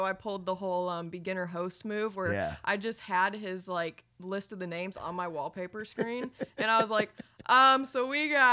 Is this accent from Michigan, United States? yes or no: yes; Michigan, United States; now in Tennessee, United States; Born and raised in Michigan.